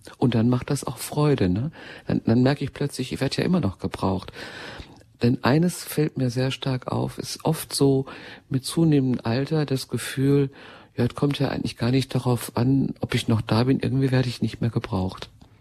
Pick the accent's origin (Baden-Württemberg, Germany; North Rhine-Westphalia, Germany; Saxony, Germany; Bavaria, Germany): North Rhine-Westphalia, Germany; Gelsenkirchen; ich komme ja nun wirklich aus Gelsenkirchen